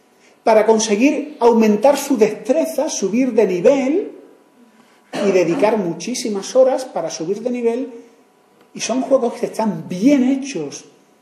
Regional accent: Andalusia, Spain; Soy andaluz, pero esto es así, ¿eh?

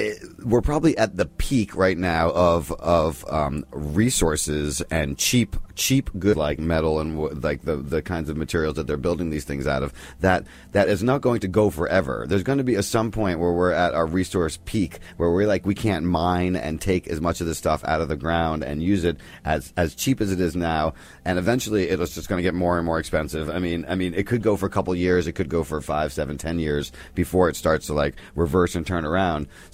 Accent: New Jersey, United States; I went to my hometown, New Jersey, where nothing has changed.

